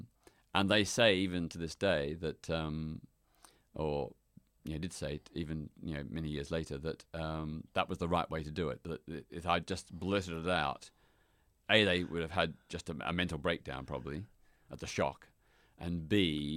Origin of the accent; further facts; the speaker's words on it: Melbourne, Victoria, Australia; And at that stage in my hometown, Melbourne, Australia, there were no LGBT organizations.